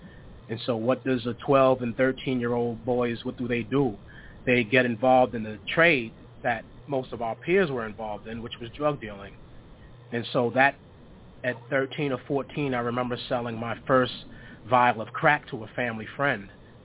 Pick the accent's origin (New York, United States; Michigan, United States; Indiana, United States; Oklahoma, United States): New York, United States; Brooklyn; now in New Hampshire, United States; So I'm from Brooklyn, New York, originally. I've been up in New Hampshire for the last, I want to say a total now, maybe 15, 20 years.